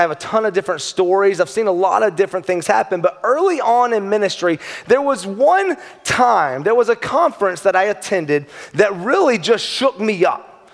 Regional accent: Georgia, United States; Like I said, I'm from Georgia, so Chipper Jones, his name affectionately became Chipper as soon as he entered into our home.

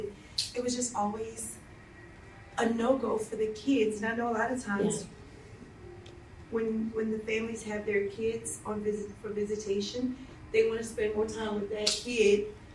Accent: Louisiana, United States; I'm from Louisiana, so we eat for everything.

